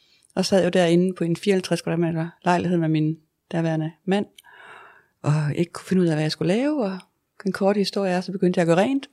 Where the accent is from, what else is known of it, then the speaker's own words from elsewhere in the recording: Mors, North Denmark Region, Denmark; Jeg kommer fra Jylland. Jeg kommer fra Mors.